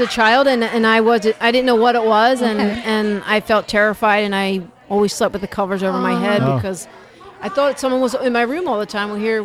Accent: Medford, New Jersey, United States; I'm from Medford, New Jersey, and I am a medium.

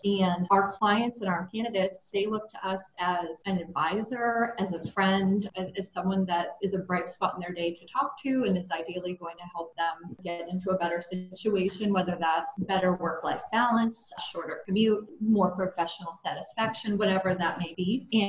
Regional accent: Northeast, United States; moved away as an adult; also born or lived in California; Sure. So I grew up in the Northeast and not the biggest fan of cold weather.

